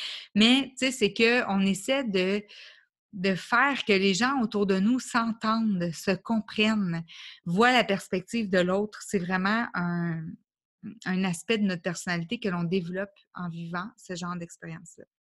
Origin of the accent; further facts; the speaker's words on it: Quebec, Canada; je suis née au Québec. J'ai grandi pendant des années au Québec aussi.